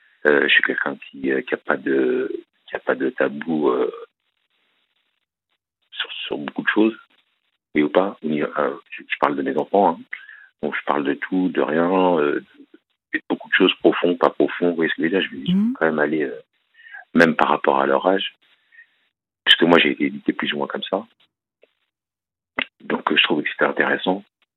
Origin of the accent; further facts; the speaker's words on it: Paris, Île-de-France, France; Je suis parisien, j'habitais à Paris